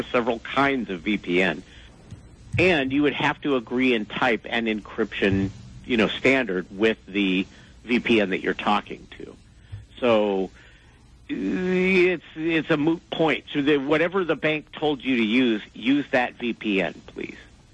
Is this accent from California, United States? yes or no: yes; Huntington Beach, California, United States; That's my hometown of Surf City, but I'm talking to you from Seattle.